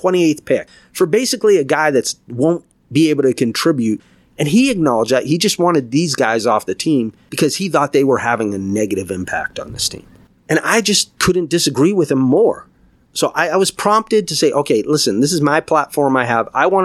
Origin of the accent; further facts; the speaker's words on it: Boston, Massachusetts, United States; I'm originally from Boston. I live on the West Coast. Been out here for a little while.